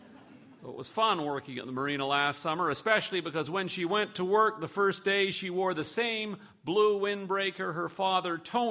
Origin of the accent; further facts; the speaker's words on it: Montreal, Quebec, Canada; The summer the World's Fair, Expo 67, was mounted in my hometown, Montreal.